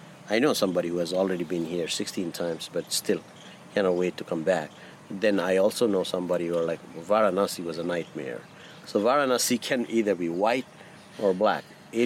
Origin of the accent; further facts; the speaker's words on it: Kathmandu, Bagmati, Nepal; I'm from Nepal. I'm from Kathmandu. But it's the same religion. And we grew up watching, you know, Bollywood movies and music. So we speak the language, we read the language, it's the same script.